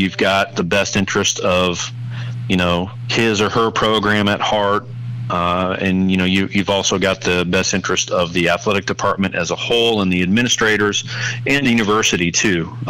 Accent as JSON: {"language": "English", "town": "Lincoln", "region": "Nebraska", "country": "United States", "tie": "born or raised there", "said": "because I grew up in Lincoln, Nebraska, and yes, I was brainwashed as a child because that's all they have up there"}